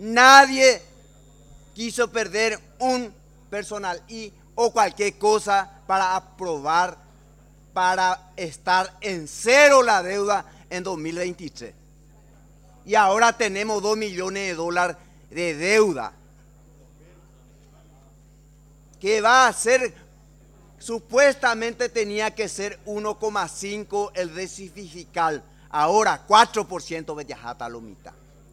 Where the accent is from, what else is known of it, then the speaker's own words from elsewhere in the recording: Paraguay; Y eso, como paraguayo y liberal, estoy acusando al oficialismo de ser el actor.